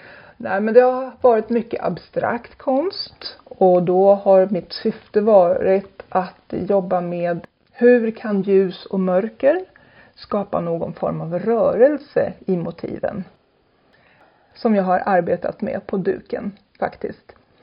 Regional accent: Järna, Stockholm County, Sweden; now in Tyresö, Sweden; Jag är från Järna.

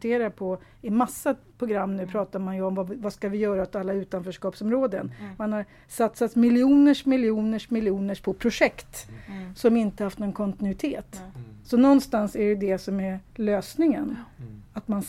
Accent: Tyresö, Stockholm County, Sweden; born there; Vi är födda i Tyresö.

